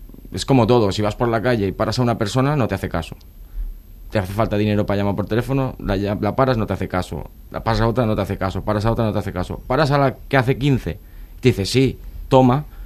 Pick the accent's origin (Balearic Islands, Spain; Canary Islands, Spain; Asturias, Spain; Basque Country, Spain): Balearic Islands, Spain; Palma; soy de Palma, soy un chico normal